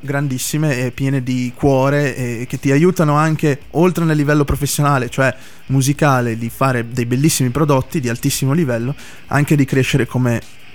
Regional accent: Correggio, Emilia-Romagna, Italy; Io sono di Correggio, Reggio Emilia, sì.

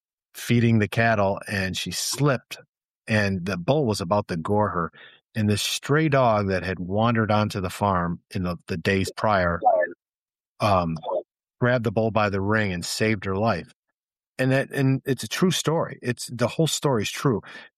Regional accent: United States; born there; I was born here in the States, and she met my dad in Windsor, and they got married and moved over.

